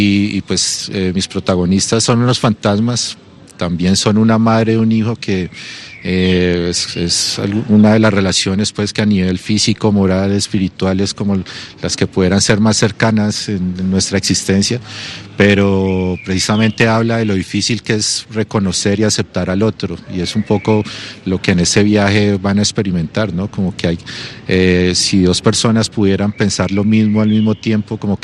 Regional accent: Colombia; Bueno, yo soy de Colombia y lamentablemente, pues a raíz de más de 50 años de conflicto, de guerra

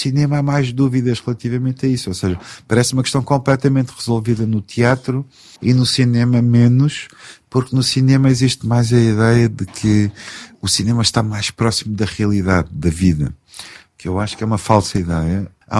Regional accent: Portugal; now in France; porque eu sou português, não sou britânico

